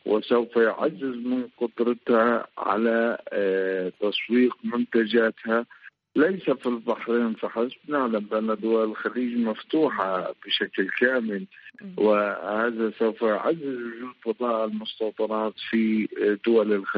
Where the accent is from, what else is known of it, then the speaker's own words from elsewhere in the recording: Palestine; يعني هذا ما تبقى لنا يعني كفلسطينيين